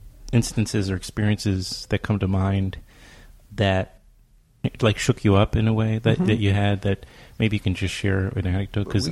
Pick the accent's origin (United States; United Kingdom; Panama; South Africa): United States; New York; even I remember growing up in New York in the 70s, this area was kind of dicey.